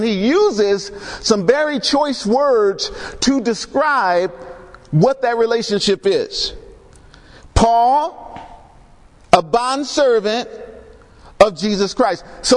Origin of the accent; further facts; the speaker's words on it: Compton, California, United States; I mean, I grew up in Compton.